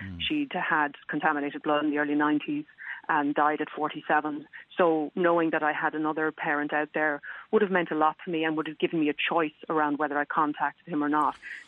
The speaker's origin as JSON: {"language": "English", "town": "Bessborough", "region": "Munster", "country": "Ireland", "tie": "born there", "said": "Well, basically, I was born in Bessborough in the 60s"}